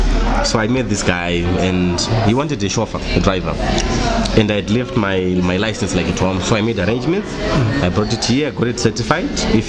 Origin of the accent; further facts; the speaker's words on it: Zimbabwe; and I'm from Zimbabwe, and my morals, they are everything to me.